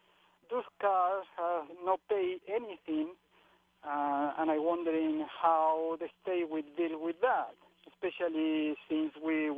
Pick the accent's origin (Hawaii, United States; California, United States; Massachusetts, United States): Hawaii, United States; Maui; from Maui, and I would like to know